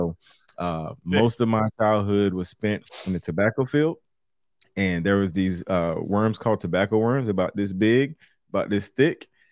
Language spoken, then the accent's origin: English; Turkey, North Carolina, United States; I'm from Turkey, North Carolina, which is a very small town.